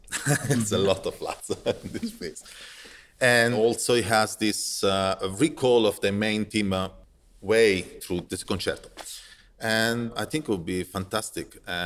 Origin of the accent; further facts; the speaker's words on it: Rome, Lazio, Italy; also born or lived in Germany / Australia; now in United States; I'm from Italy, actually, from Rome. Yes.